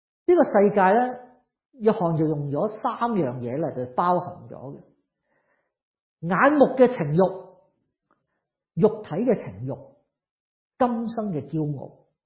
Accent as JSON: {"language": "Cantonese", "country": "Hong Kong", "said": "宴乐对我哋香港人嚟讲系咁紧要嘅"}